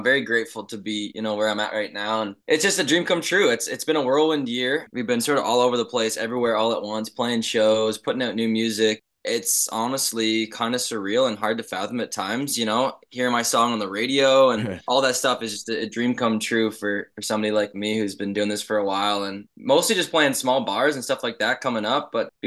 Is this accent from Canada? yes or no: yes; Mildmay, Ontario, Canada; how I grew up in Bruce County and in Mild May specifically. Growing up in a small town is special and it's unique